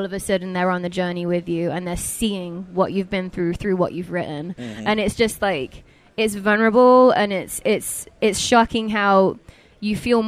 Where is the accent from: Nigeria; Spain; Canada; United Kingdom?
United Kingdom; Coventry, West Midlands; I'm from Coventry